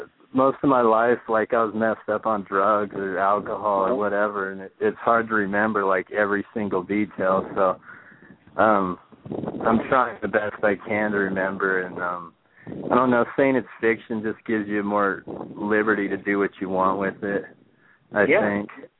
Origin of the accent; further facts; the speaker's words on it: Cheyenne, Wyoming, United States; I spent so many years growing up in Cheyenne and got into drugs and did so much bad shit, and it's like a nowhere place where all this weird, crazy shit happens.